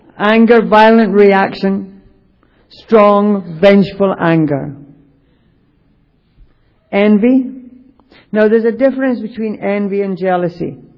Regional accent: United Kingdom; because I'm Irish, Scottish, English, I'm a Brit

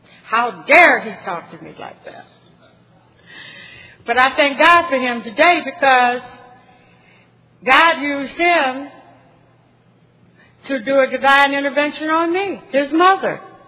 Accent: Chicago, Illinois, United States; moved away as an adult; now in Cleveland, United States; I grew up in Chicago, as I said, and my third husband, he and I both were products of Chicago, and we decided we didn't want to bring the kids up there, so we relocated to Cleveland, Ohio.

